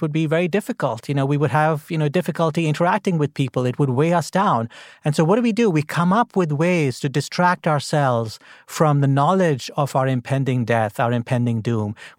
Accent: India; You know, I grew up in India, and one of the great Indian epics is the Mahabharata.

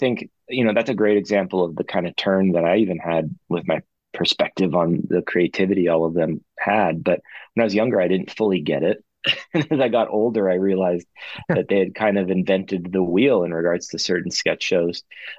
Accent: California, United States; Can you tell I'm from California?

